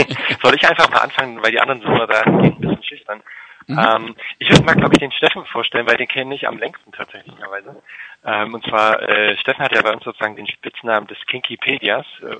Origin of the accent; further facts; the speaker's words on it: Halle, Saxony-Anhalt, Germany; now in Leipzig, Germany; Ich komme tatsächlich auch aus Sachsen-Anhalt, und zwar gar nicht so weit weg von Leipzig, nämlich aus Halle, an der Saale. Mich hat tatsächlich die Liebe am Ende nach Leipzig verschlagen. Allerdings bin ich Halle auch treu geblieben, indem ich da weiterhin auch dort arbeite.